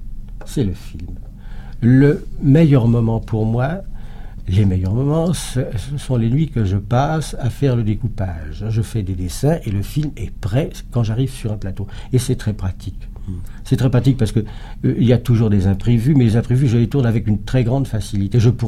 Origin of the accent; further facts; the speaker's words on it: Brittany, France; Parce que je suis breton.